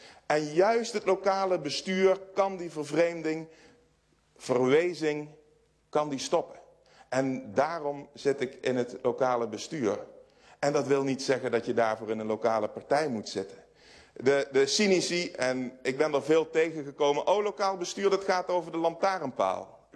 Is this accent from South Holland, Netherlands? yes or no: no; Gelderland, Netherlands; Van oorsprong kom ik uit de Valendries. Dat is een rivierduinengebied.